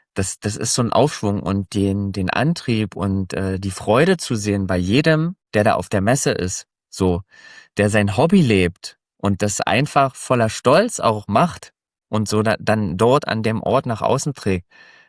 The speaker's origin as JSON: {"language": "German", "town": "Frankfurt", "region": "Brandenburg", "country": "Germany", "said": "Ich komme hier aus Berlin, Richtung Berlin, Brandenburg, Frankfurt an der Oder, kann man ja so sagen. Das ist ja schon fast Polen. Also wir haben ja hier die Grenze."}